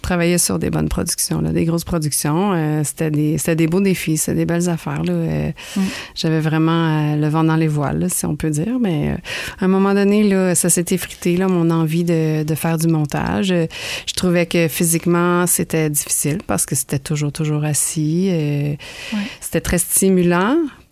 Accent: Gaspé, Quebec, Canada; moi, je suis native de Gaspé. Ben je suis partie là comme à peu près tout le monde au Cégep. Je suis allée faire le cours. Ben je suis allée un petit peu à Montréal voir si j'y étais.

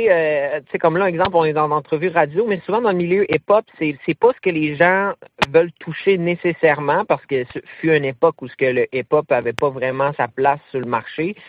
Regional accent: Gaspé, Quebec, Canada; Puis j'ai dit, écoute, je viens de Gaspé.

